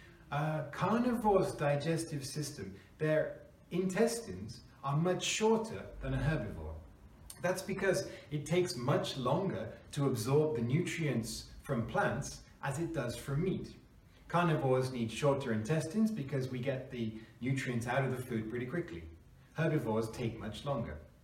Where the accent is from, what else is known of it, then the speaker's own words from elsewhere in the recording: England, United Kingdom; We in the West, I'm from England, didn't know about pandas until 1869.